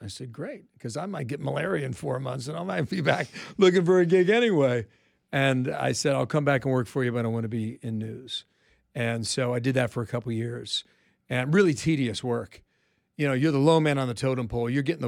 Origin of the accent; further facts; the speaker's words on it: Cincinnati, Ohio, United States; And finally got my dream job, which was a sports reporter in my hometown. So, you know, it was great. You know, I'm traveling with the Cincinnati Bengals. They're my team.